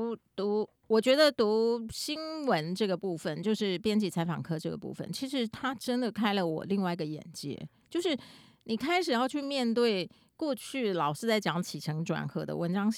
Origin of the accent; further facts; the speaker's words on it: Tainan, Taiwan; 其实坦白讲这个对于一个从南部上来我是台南人嘛